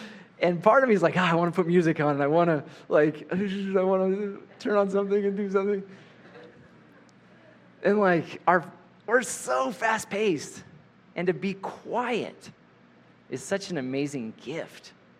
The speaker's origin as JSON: {"language": "English", "country": "United States", "said": "I'm restless too, because I'm an American"}